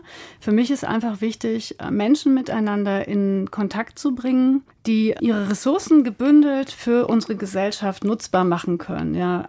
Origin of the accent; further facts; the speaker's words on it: Berlin, Germany; born there; als gebürtige Neuköllnerin mit einem großen Herzen für meinen Heimatbezirk.